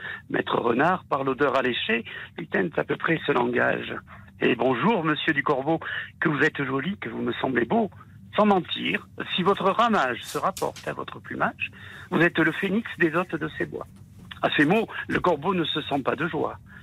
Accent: Auvergne-Rhône-Alpes, France; je suis du pays du fromage. Je suis du Cantal, donc forcément.

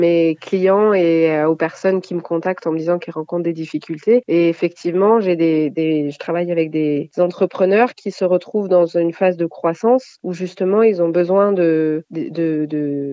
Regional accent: Auvergne-Rhône-Alpes, France; Je suis originaire de Haute-Savoie, il faut le dire. Donc, je suis très attachée aux montagnes

